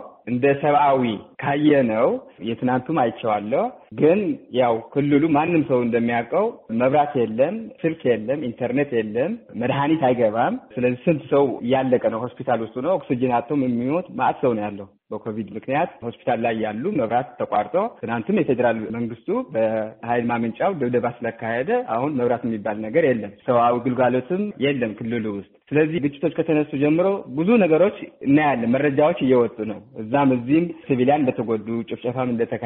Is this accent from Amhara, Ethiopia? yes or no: no; Tigray, Ethiopia; now in Germany; እኛም እንደ ትግራይ ተወላጅ ኮሚኒቲ አባላት ይሄ የሚደረገው ጦርነት ያሳስበናል፣ እንደ ኢትዮጵያውያንም እንደ ትግራይ።